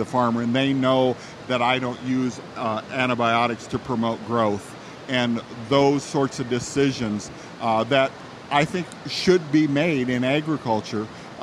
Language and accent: English; Walcott, Iowa, United States; The farm that I grew up on is near Walcott.